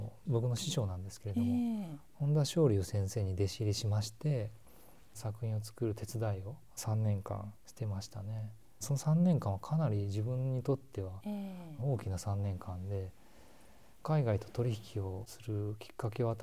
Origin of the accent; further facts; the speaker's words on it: Osaka, Japan; 高校までは大阪だったんですけども、大学は早稲田大学の商学部なんですけど